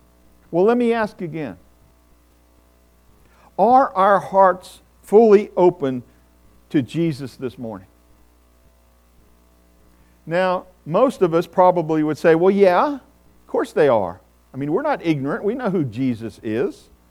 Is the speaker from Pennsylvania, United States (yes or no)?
yes; Pittsburgh, Pennsylvania, United States; I remember as I was growing up in Pittsburgh, we were a Lutheran family in the midst of a Roman Catholic community.